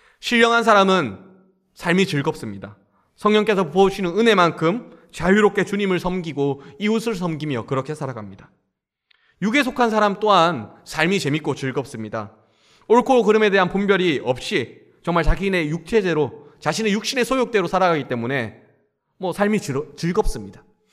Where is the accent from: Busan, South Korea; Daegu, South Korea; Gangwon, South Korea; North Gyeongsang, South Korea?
Daegu, South Korea; 광주 사람이고 대구 사람이다 보니 농담식으로 뭐 반란군의 아들, 뭐 전두환의 뭐 이렇게 하면서 서로 농담치는 친구였습니다.